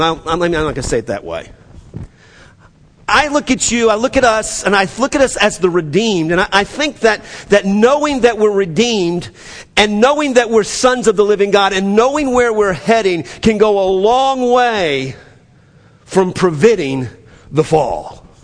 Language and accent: English; Metairie, Louisiana, United States; accent: New Orleans; So I'm from Metairie.